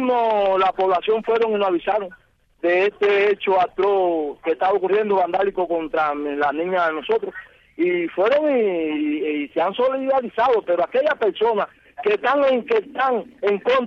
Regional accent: Guantánamo, Cuba; Nosotros somos de Cuba, Guantánamo, y residimos en el 7 Sur entre 4 y 5 Este.

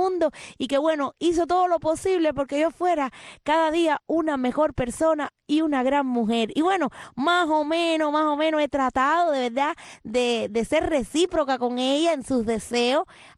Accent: Cuba; born there; yo nací en Cuba

